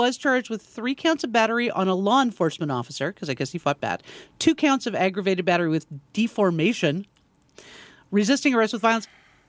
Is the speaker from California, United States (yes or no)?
yes; California, United States; See, I come from California.